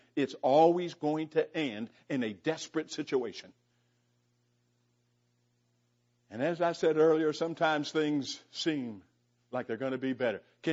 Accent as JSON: {"language": "English", "town": "Santa Monica", "region": "California", "country": "United States", "tie": "born or raised there", "said": "I decided I wanted to go to my old neighborhood where I grew up in Santa Monica."}